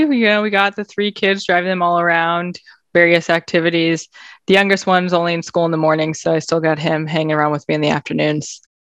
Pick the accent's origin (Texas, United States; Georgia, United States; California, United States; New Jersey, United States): California, United States; Berkeley; So I grew up in Berkeley, California, so about 5 hours north of where I am now.